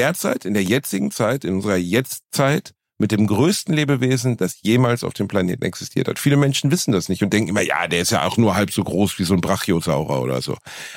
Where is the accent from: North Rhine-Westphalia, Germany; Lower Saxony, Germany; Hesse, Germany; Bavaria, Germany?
North Rhine-Westphalia, Germany; Gelsenkirchen; Er kommt aus meiner Heimatstadt Gelsenkirchen eigentlich.